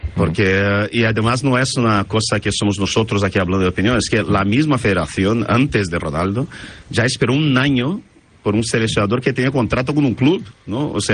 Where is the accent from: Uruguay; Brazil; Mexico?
Brazil; Spanish is a second language; yo soy brasileño, soy de Botafogo